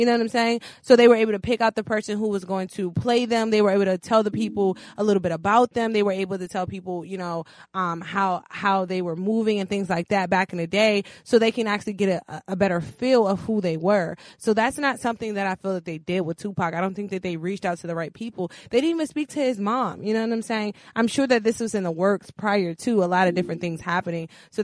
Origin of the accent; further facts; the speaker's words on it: Washington, District of Columbia, United States; We'll be talking to Murals DC. I'm extremely excited to be talking with them because that is my hometown.